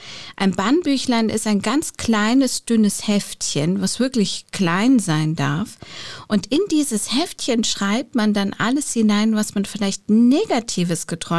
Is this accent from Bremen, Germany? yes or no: no; Bavaria, Germany; ich bin in Bayern aufgewachsen